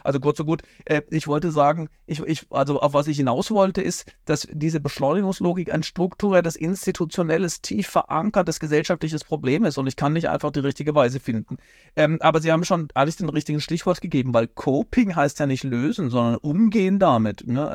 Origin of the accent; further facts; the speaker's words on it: Baden-Württemberg, Germany; in Baden-Württemberg, wo ich herkomme